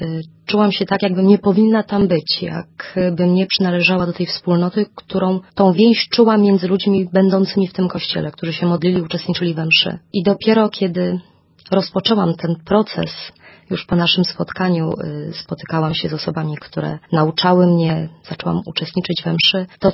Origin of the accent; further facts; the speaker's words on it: Silesian Voivodeship, Poland; Pochodzę ze Śląska, tam się wychowałam, w rodzinie ateistów.